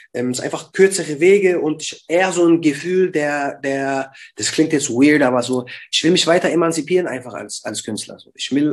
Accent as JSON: {"language": "German", "region": "Bavaria", "country": "Germany", "tie": "born or raised there", "said": "Sowohl den Bayern als auch den Franken. Aber ja, klar, also das ist meine Heimat, das hat mich geprägt."}